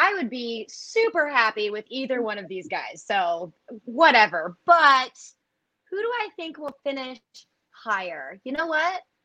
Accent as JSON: {"language": "English", "town": "St. Louis", "region": "Missouri", "country": "United States", "said": "I'm from St. Louis. I'm going to go Cardinals."}